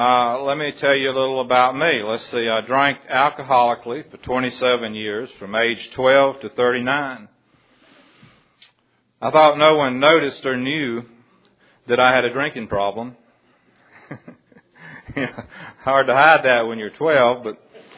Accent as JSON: {"language": "English", "town": "Abbeville", "region": "Georgia", "country": "United States", "said": "I'm from Georgia, Area 16. My home group's Abbeville Recovery Group, a little bitty town right in the middle of Georgia, about halfway between Columbus and Savannah on U.S. 280"}